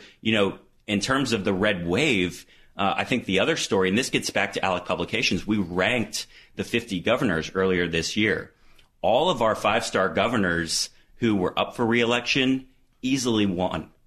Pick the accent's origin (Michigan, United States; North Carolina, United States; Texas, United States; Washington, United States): North Carolina, United States; North Carolina.